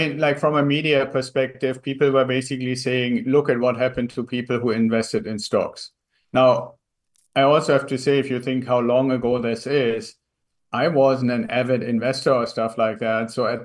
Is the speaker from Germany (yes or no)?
yes; Germany; English is a second language; moved away as an adult; now in United States; I'm originally from Germany, still have a little bit of an accent, I think. Came to the US as part of an exchange with the German US Air Force, and then spent about 6 years with the US Air Force.